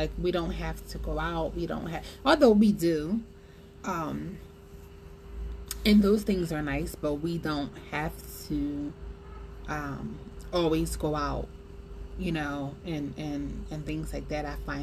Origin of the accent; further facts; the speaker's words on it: Philadelphia, Pennsylvania, United States; So I keep trying to explain to Papa that being from Philly, we don't say Philly cheesesteak.